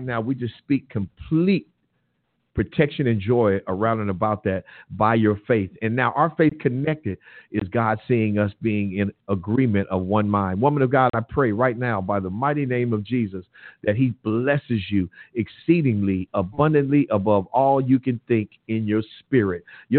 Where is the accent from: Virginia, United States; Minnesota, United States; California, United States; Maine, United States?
California, United States; Compton; also born or lived in Lynwood / Los Angeles; I grew up in Compton, Linwood, LA. I've grown up around here.